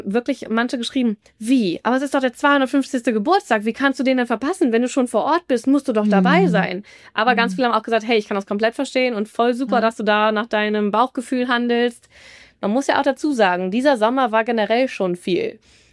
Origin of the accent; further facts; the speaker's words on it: Aachen, North Rhine-Westphalia, Germany; ich komme ursprünglich aus Aachen